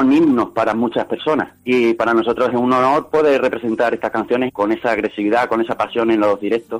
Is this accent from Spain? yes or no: yes; Plasencia, Extremadura, Spain; nosotros somos todos extremeños y en mi caso somos de Plasencia, de la misma ciudad donde nació este grupo tan histórico